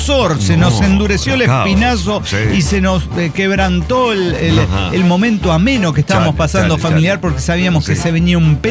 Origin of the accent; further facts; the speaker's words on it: Oaxaca, Mexico; de Oaxaca.